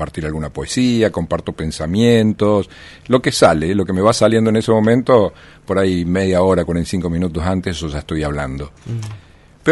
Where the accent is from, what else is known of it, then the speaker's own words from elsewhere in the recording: Argentina; Somos todos argentinos